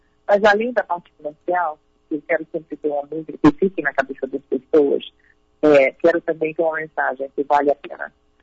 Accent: Panama; first language Spanish; Portuguese is a second language; now in United States; Eu nasci e cresci no Panamá, então minha primeira língua é o espanhol. Depois eu aprendi português por conta da minha família materna. E o inglês, porque eu moro nos Estados Unidos

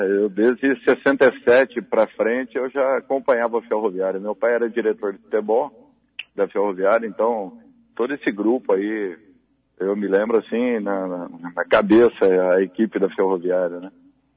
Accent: Araraquara, São Paulo, Brazil; now in Florianópolis, Brazil; Eu sou de Araraquara, tô em Florianópolis já tem 16 anos já.

